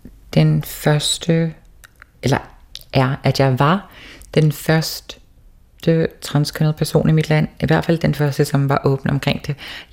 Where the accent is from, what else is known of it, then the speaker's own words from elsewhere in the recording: Faroe Islands; derhjemme på Færøerne har jeg altid været, altså ikke kendt, men du alle vidste, hvem jeg var.